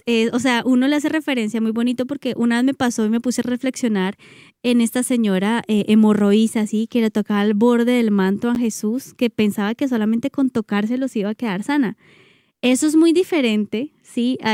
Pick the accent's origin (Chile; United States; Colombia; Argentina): Colombia; Cali, Valle del Cauca; aquí en Cali, yo soy caleña, por eso me atrevo a decirlo, yo soy de Cali.